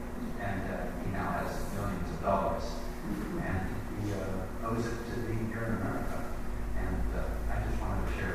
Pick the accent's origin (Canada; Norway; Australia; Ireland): Norway; now in United States; My family came here in the 60s, and we came from Norway, which was a little bit poor at the time. Now it's a rich country.